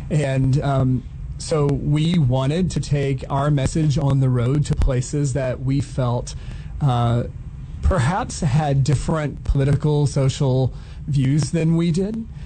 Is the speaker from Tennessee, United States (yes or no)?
no; Tulsa, Oklahoma, United States; I'm from Tulsa. That's my hometown.